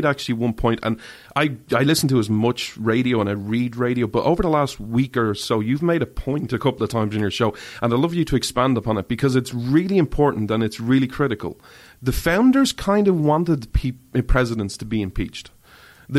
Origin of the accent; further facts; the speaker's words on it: Ireland; I'm an Irishman.